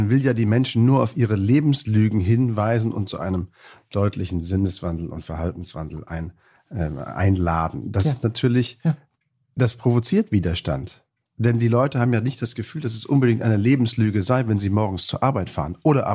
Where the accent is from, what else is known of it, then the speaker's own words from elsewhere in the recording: North Rhine-Westphalia, Germany; Ich komme aus dem Rheinland, das stimmt. Ich bin da geboren, habe da fast 20 Jahre gelebt am Stück.